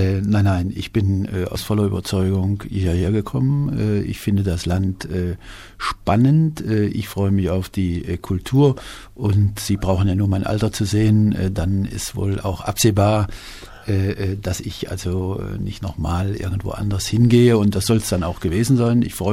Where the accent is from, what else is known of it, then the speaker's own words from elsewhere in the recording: Hesse, Germany; das ist ein kleinerer Ort, etwa 2000 Einwohner, 16 Kilometer westlich von Kassel, also im nordhessischen Bergland ist das, und ist ein schöner Ort, muss man nicht kennen, aber es ist eben meine Heimat und fühle mich auch nach wie vor verbunden.